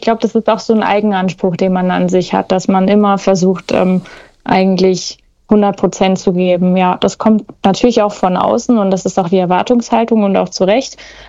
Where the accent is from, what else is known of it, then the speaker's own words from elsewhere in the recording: Gau-Odernheim, Rhineland-Palatinate, Germany; Ich komme ja aus Oder-Odernheim